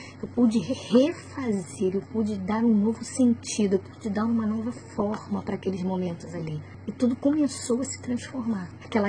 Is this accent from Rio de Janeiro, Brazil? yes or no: yes; Rio de Janeiro, Brazil; eu tenho 39 anos, sou do Rio de Janeiro.